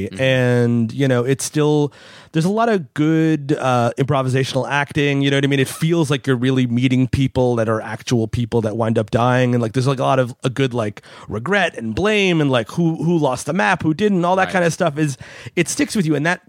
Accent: New York, United States; I'm from New York, so trees terrify me.

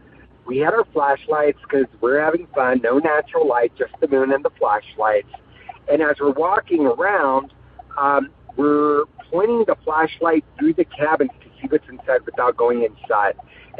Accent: California, United States; I'm from California.

